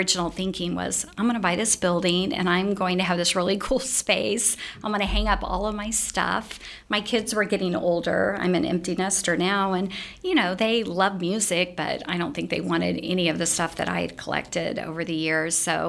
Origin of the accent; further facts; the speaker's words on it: Tulsa, Oklahoma, United States; Yeah, I was born in Tulsa. I was born in West Tulsa, and just always loved music. We were a poor family.